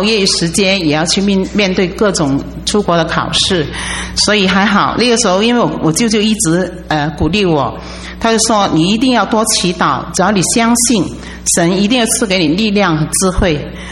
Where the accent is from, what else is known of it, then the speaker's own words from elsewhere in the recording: Guangzhou, Guangdong, China; 我来自广州。